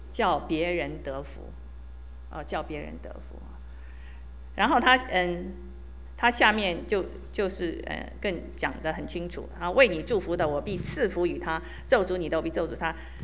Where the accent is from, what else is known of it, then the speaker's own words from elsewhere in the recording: Taiwan; 我们这个小时候在台湾的时候，有一些那个 朋友，有些在眷村里的朋友，所以有一点听得懂四川话